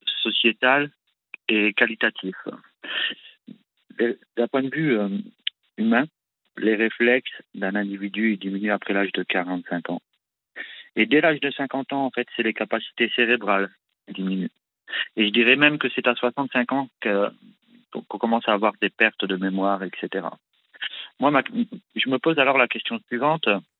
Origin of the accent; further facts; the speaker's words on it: Lille, Hauts-de-France, France; Lille, près de Lille.